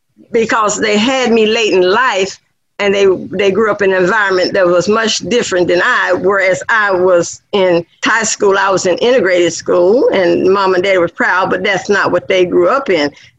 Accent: Georgia, United States; born or raised there

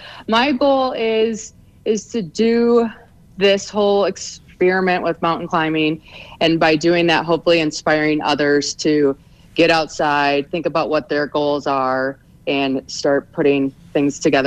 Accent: Michigan, United States; now in Park City, United States; No, actually, I grew up in Michigan. I moved to Park City, Utah in 2015.

